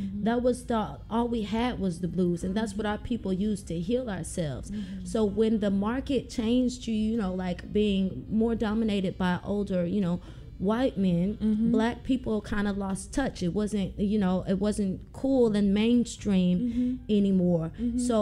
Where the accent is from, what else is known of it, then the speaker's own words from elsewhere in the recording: Memphis, Tennessee, United States; I was born in Whitehaven. I went to elementary school out in East Memphis, and then high school in Carrierville and Germantown.